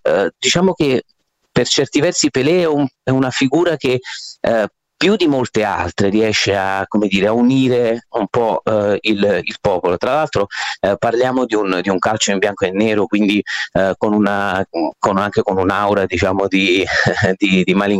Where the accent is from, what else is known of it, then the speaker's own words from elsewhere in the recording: Naples, Campania, Italy; io sono di Napoli